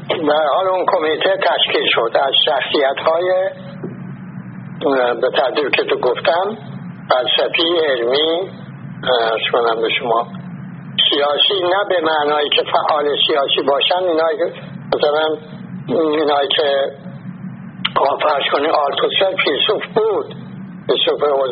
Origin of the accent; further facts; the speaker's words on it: Iran; moved away as an adult; now in France; 22 نوامبر 1963 من از ایران آمدم به فرانسه.